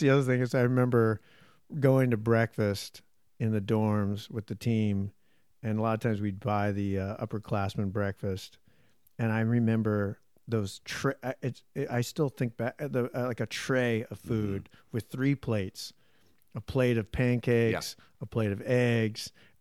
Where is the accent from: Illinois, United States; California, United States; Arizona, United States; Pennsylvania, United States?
California, United States; Modesto; I grew up in Modesto, California, where, you know, I was a big fish in a small pond.